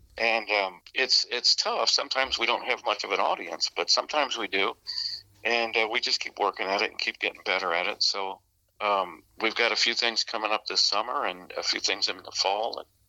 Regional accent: St. James, Missouri, United States; We are from St. James, Missouri, a little bit south of you. And we got started at our high school.

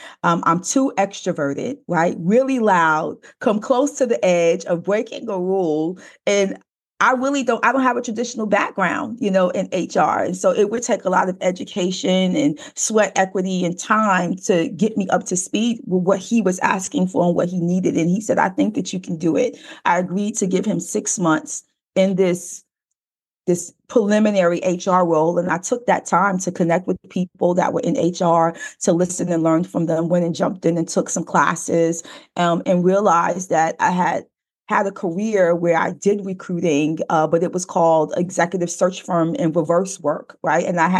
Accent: Brooklyn, New York, United States; share this story of growing up in Brooklyn and being surrounded and having odds really stacked against you

